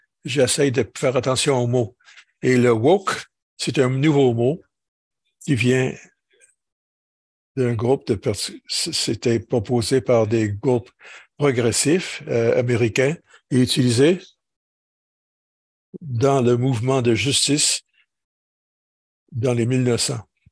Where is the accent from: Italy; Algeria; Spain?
Italy; French is a second language; Non, que moi je suis digne parce que je suis italien.